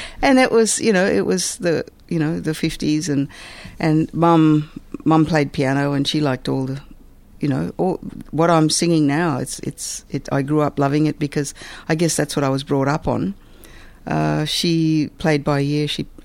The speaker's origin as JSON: {"language": "English", "country": "Sri Lanka", "moved": "yes", "lives_now": "Australia", "said": "Sri Lanka."}